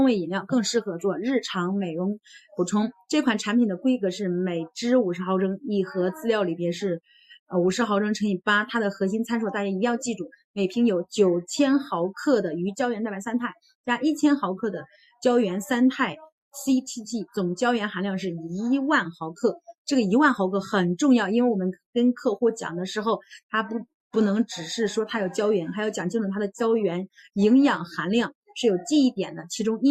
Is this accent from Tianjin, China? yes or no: no; Shangqiu, Henan, China; 大家好，我是来自河南商丘的